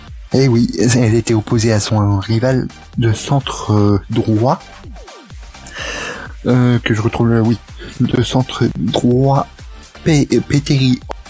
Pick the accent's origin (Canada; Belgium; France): Belgium; Je suis belge, ma foi.